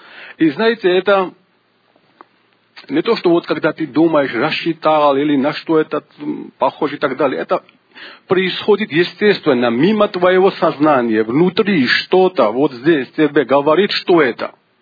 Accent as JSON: {"language": "Russian", "country": "Georgia", "second_language": "Russian", "said": "Короче, вы знаете, что я из Грузии, у меня грамматика русская нет, я знаю разговорный русский язык"}